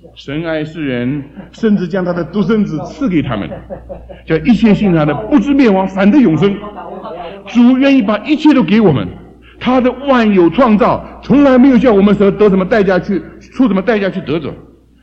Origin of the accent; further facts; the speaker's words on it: China; 我们都是中国人